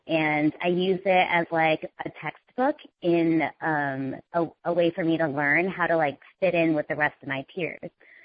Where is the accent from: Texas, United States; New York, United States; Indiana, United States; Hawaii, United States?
Indiana, United States; Well, as an Indian woman growing up, what was interesting is that I grew up in Indiana where all my friends were white.